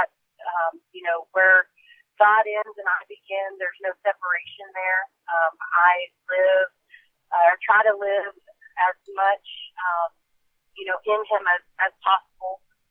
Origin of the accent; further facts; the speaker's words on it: Texas, United States; And those are the kinds of things that I'm used to growing up in East Texas.